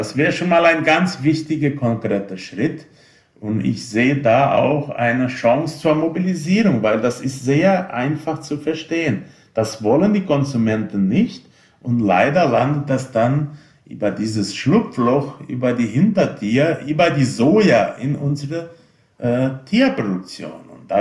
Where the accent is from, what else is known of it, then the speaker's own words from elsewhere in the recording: Brazil; Und in anderen Teilen der Welt, wie bei uns in Brasilien, werden dann weiter genutzt.